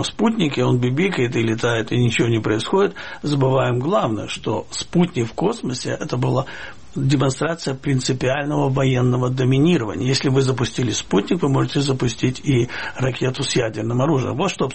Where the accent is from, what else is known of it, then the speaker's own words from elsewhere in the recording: Kyiv, Ukraine; скажу вам, как киевлянин, после Майдана событий 2014 года, когда я вышел в центр города